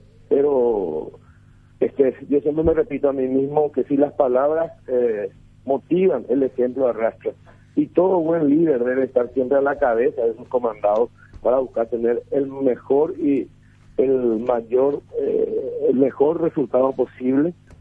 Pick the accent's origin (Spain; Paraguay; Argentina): Paraguay; Itapúa; Itapúa prácticamente es un pueblo mío. Yo soy de Itapúa.